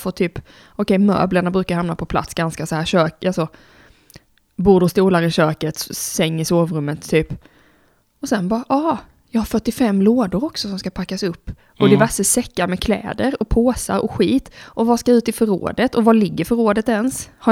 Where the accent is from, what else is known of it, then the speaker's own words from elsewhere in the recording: Karlshamn, Blekinge, Sweden; Ja, jag är från Karlshamn.